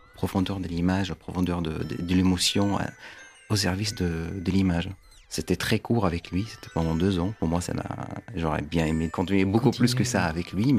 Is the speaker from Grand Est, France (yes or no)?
no; Paris, Île-de-France, France; enfin une bonne partie de ma vie j'ai grandi à Paris